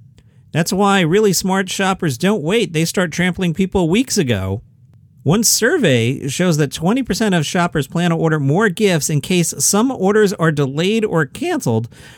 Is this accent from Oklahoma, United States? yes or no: no; Queens, New York, United States; He's from Queens. I'm from Queens.